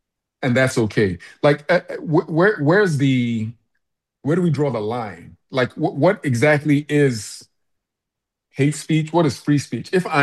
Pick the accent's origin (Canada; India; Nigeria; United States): Nigeria; when people ask me, you know, where I'm from, even though I have all these different nationalities, I'm from Nigeria. I feel like I'm from Nigeria.